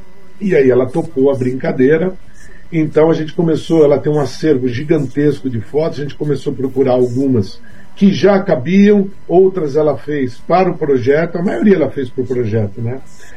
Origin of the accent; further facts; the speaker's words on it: São Paulo, Brazil; born there; eu nasci numa casinha muito simpática, na Moca, que o número era 101.